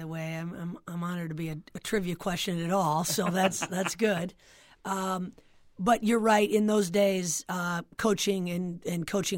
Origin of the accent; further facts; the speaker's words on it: Flint, Michigan, United States; I mean, I'm from Flint. My mom still lives in Flint. My family's all here.